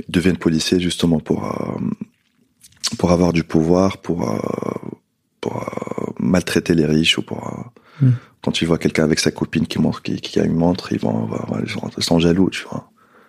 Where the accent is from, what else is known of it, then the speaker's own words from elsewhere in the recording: Tunisia; moved away as an adult; Parce que j'ai quitté la Tunisie quand j'étais jeune, 18 ans.